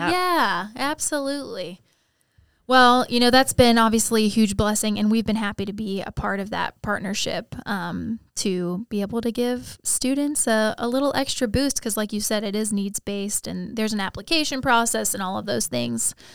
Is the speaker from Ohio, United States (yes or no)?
yes; Ohio, United States; born there; now in Florida, United States; I was born in Ohio, so I get missing the seasons.